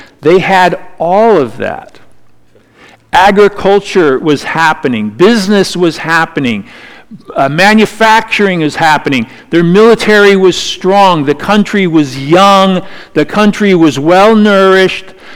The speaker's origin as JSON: {"language": "English", "town": "Los Angeles", "region": "California", "country": "United States", "tie": "born or raised there", "said": "When I grew up in Los Angeles, in the 70s, primarily"}